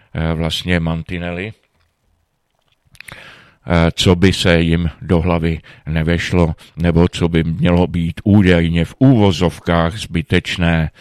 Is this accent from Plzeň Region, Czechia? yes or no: no; Aš, Karlovy Vary Region, Czechia; Takže díky tomu jsem z Aše se dostal až do Prešova